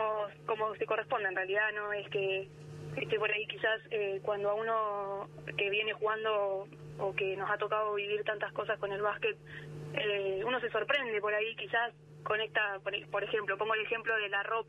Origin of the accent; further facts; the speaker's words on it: Carmen de Patagones, Buenos Aires Province, Argentina; Patagones, yo siempre, de hecho, cuando puedo ir y voy, entreno. En pandemia, por ejemplo, que me fui a mi pueblo